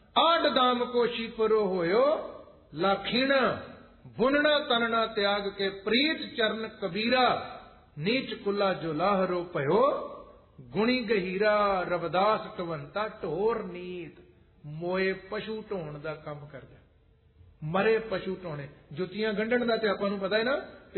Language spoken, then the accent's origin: Punjabi; Punjab, India; now in Ludhiana, India; ਪਿੰਡਾਂ ਚ ਜੰਮਿਆ ਪਲਿਆ ਮੰਮੀ, ਇਹ ਵੱਖਰੀ ਵੀ ਹੁਣ ਮੈਂ ਲੁਧਿਆਣੇ ਰਹਿੰਦਾ ਕਈਆਂ ਸਾਲਾਂ ਤੋਂ